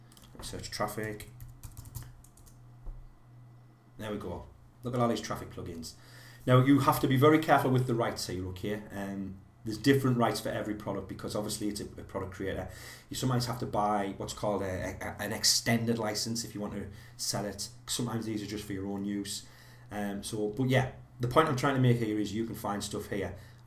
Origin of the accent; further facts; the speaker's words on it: North East England, United Kingdom; John's asking, is my accent Scottish? No, but it's very close. I'm about 100 miles away from Scotland, something like that, from the Scottish border, northeast of England.